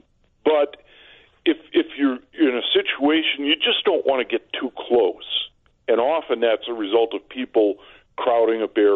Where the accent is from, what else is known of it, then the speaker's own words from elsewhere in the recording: Wisconsin, United States; And I grew up in Wisconsin, which, of course, has lots of black bears.